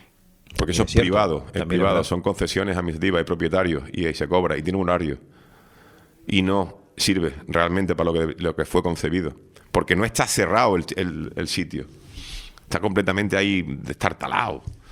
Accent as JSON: {"language": "Spanish", "town": "La Orotava", "region": "Canary Islands", "country": "Spain", "said": "Yo no quiero ser una mosca cojonera y ser una persona incómoda para nadie en mi pueblo."}